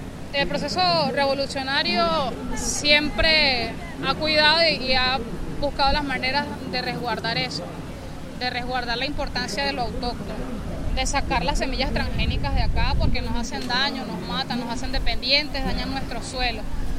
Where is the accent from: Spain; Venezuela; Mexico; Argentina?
Venezuela; Barinas; born there; Aprovecho para decir que, bueno, que yo nací en Barinas. Los llaneros somos nobles, somos gente muy noble, sencilla